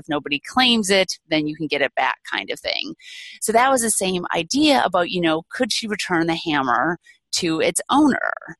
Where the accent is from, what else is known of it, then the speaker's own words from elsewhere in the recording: Minnesota, United States; So anyway, that little digression into my home state history. But there is this concept in Minnesota